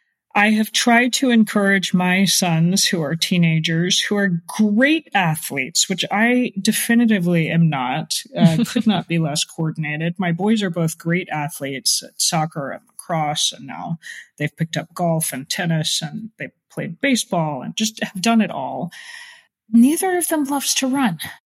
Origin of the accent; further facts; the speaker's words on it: Atlanta, Georgia, United States; the Peachtree Road Race, which I grew up running in Atlanta, where I mostly grew up.